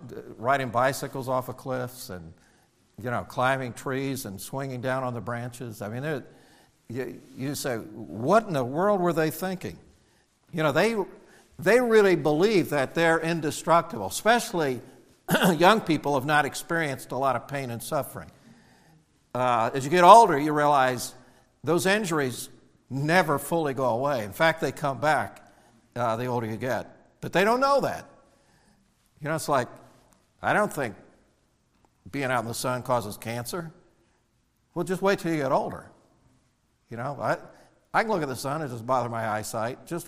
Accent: Indiana, United States; Now, I grew up in the Midwest. People in New England think it's the South because we're not good in geography in New England or something. But they say, where are you from? I'm from Indiana.

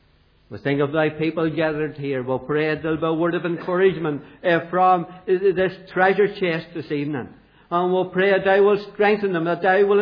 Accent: Northern Ireland, United Kingdom; born there; I was born in County Down in the 40s, at a brief while ago.

